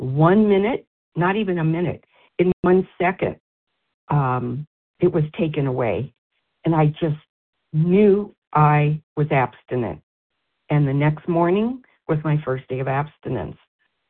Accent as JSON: {"language": "English", "town": "Philadelphia", "region": "Pennsylvania", "country": "United States", "said": "from Philly."}